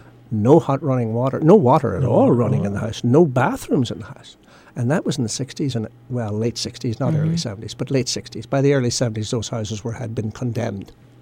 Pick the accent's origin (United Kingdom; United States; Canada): United Kingdom; Northern Ireland; And at that time, growing up in Northern Ireland